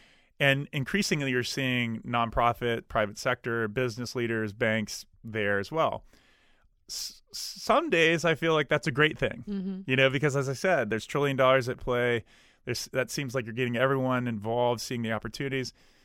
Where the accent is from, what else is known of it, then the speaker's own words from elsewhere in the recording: Georgia, United States; I was from Georgia, a state that certainly you have Republican, Democrat friends.